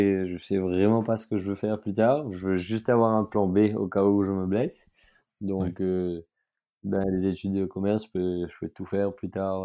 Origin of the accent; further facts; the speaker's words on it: Mauritius; Du coup, nous, on est arrivés de Maurice.